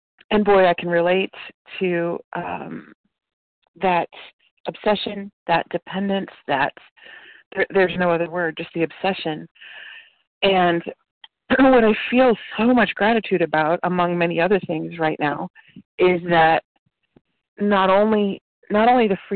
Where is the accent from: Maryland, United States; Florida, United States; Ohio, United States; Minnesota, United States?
Ohio, United States; Akron; but I'm actually from Akron, Ohio